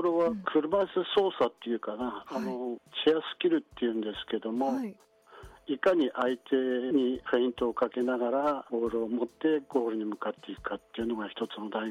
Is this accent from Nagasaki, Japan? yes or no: no; Tokyo, Japan; 私東京なんですけど